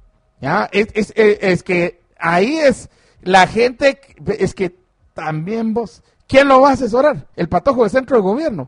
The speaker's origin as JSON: {"language": "Spanish", "country": "El Salvador", "said": "Soy salvadoreño."}